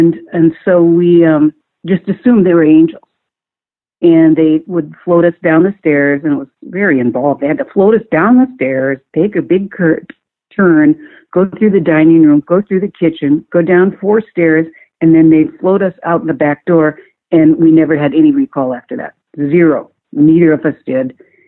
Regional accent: Great Falls, Montana, United States; I grew up in Great Falls, Montana.

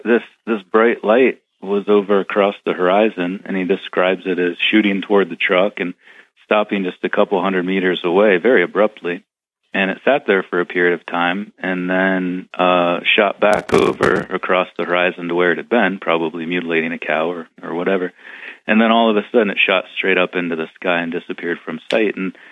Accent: Ohio, United States; And I grew up in Northeast Ohio.

